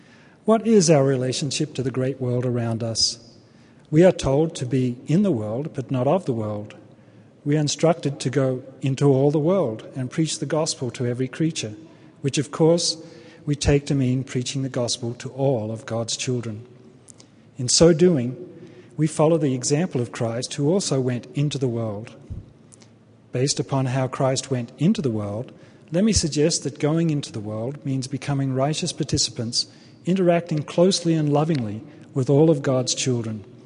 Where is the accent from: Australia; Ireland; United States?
Australia; I come from Australia, so that's why I think you talk funny.